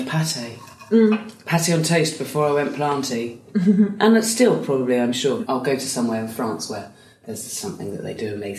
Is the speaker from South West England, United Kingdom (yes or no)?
yes; South West England, United Kingdom; Okay, I grew up in Dorset.